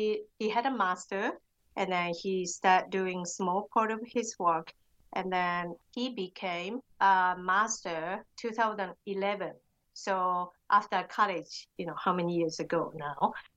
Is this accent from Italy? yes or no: no; Japan; English is a second language; now in United States; I'm from Japan.